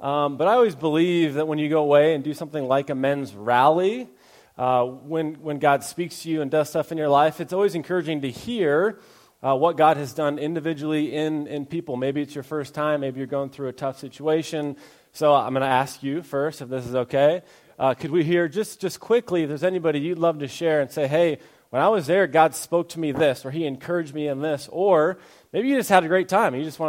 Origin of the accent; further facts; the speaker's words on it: Missoula, Montana, United States; It's winter in Montana. I've lived here. I was born here. I almost said how old I was. That was weird. I was born in Missoula, and I don't remember a winter like this.